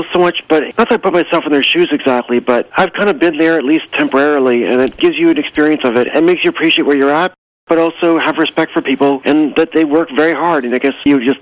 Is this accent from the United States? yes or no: no; Toronto, Ontario, Canada; But to answer your question, I am from Toronto.